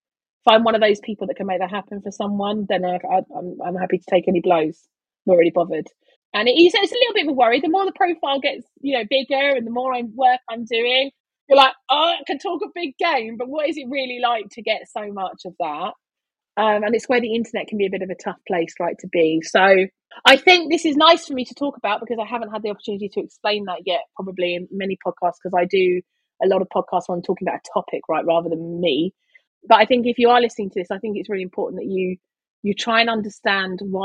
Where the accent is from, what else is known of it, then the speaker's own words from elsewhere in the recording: East London, London, United Kingdom; I'm from East London.